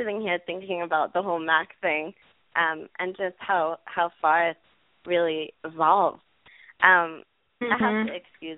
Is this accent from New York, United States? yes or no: yes; Brooklyn, New York, United States; accent: Brooklyn; With my Brooklyn accent, I think will cover it up a little.